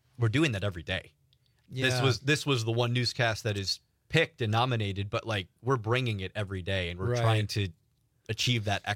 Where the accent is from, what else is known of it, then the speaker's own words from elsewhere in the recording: Kewaskum, Wisconsin, United States; Like it was so cool because I'm a kid from Kewaskum, Wisconsin, man.